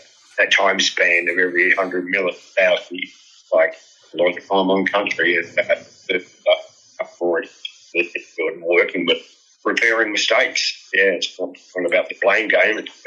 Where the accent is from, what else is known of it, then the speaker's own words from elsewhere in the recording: Tasmania, Australia; moved away; I was certainly growing up in Tassie